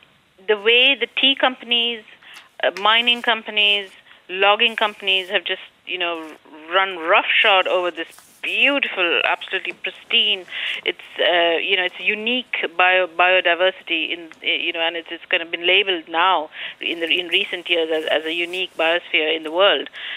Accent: South India, India; I mean, I am from South India originally

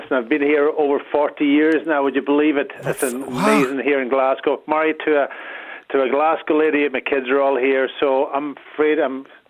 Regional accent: Ulster, Ireland; I grew up in Donegal and we had this sort of kind of an open house in Donegal. My mum and dad, they had bed and breakfast. We were right on the sea there.

